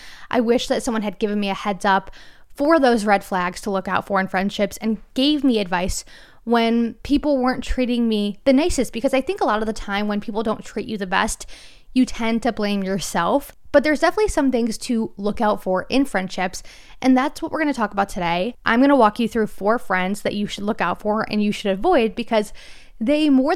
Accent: Connecticut, United States; I'm from Connecticut. I grew up in it. I get it. I love New England.

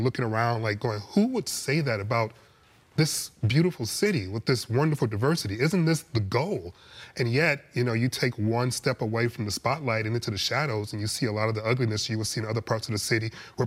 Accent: Detroit, Michigan, United States; also born or lived in Los Angeles / Chicago / New York; So whether it's Los Angeles, Chicago, where I've lived, New York, where I've lived, I grew up in Detroit

